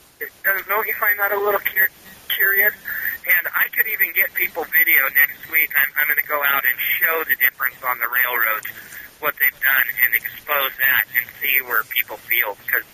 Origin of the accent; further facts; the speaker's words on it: Eugene, Oregon, United States; and I'm from Eugene, Oregon, where we have a major railroad station